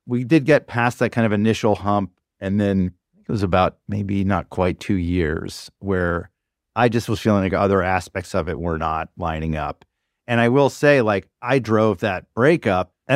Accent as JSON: {"language": "English", "region": "the South", "country": "United States", "tie": "born or raised there", "lives_now": "New York, United States", "said": "I grew up in the South. I grew up in an environment where therapy was just like for like either crazy people or wimps."}